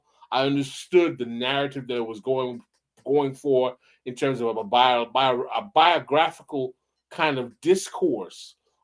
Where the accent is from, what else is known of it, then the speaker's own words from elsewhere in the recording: New York, United States; Oh, no, I would never say that. I'm from New York.